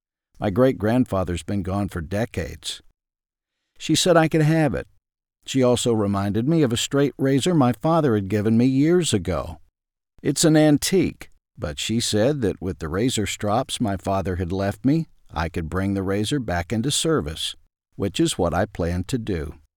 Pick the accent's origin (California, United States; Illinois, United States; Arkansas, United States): Arkansas, United States; Ashdown; As a child growing up in Ashdown, Arkansas, I would watch them lather up the soap with their brush